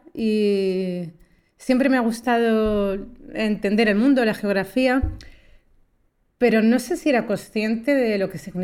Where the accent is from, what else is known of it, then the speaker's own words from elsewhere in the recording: Orgaz, Castilla-La Mancha, Spain; Yo me crié en Toledo, en Orgaz, en un pueblo de Toledo.